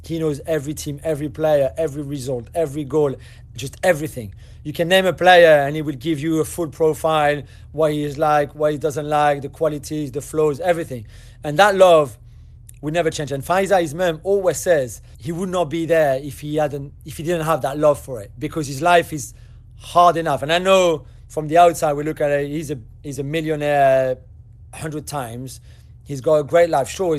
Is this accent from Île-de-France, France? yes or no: yes; Paris, Île-de-France, France; English is a second language; now in London, United Kingdom; I'm from Paris. I was born there. Then I moved to London 23 years ago now.